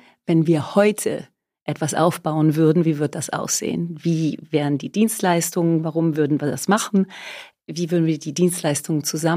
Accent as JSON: {"language": "German", "country": "Germany", "moved": "as an adult", "lives_now": "Zürich, Switzerland", "said": "Also ich bin Deutsche, bin in Deutschland Jura studiert und promoviert, sehr, sehr lange her. Und bin dann in die Schweiz gegangen, der Liebe wegen, nach Zürich."}